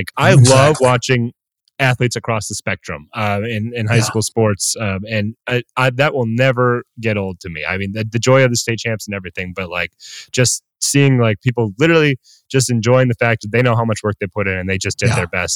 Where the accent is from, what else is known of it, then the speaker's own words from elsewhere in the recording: River Falls, Wisconsin, United States; Yeah. So just literally 15 minutes from the bridge, River Falls, Wisconsin.